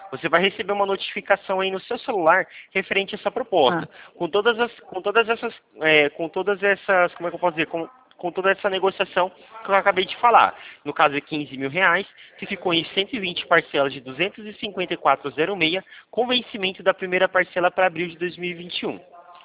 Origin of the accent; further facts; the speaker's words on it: Presidente Prudente, São Paulo, Brazil; Eu sou de Presidente Prudente.